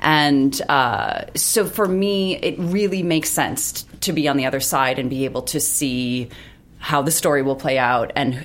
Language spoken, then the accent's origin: English; Illinois, United States; I'm not from the city. I'm lying when I say that. I'm from a suburb of like the Joliet area.